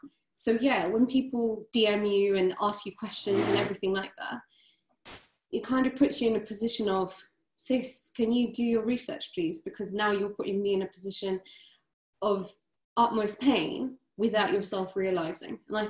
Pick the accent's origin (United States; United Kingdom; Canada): United Kingdom; growing up in Britain, the little bits of racism that was ingrained in our lives through school life